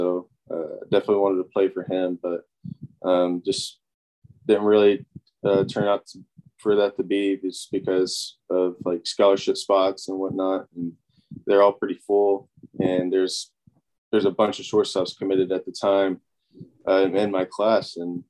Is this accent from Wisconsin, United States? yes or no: no; Tennessee, United States; Yeah, I grew up like in a small town, like 20 minutes north of Nashville, maybe about like 4,000 people there, just small little country town.